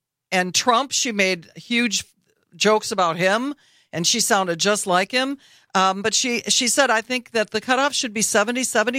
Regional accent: Beloit, Wisconsin, United States; My neighbor, actually, from where I grew up in Beloit.

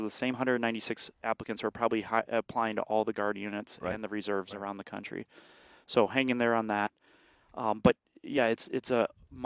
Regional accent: Illinois, United States; if I can do this as a guy who, again, growing up in Illinois, Illinois public school education.

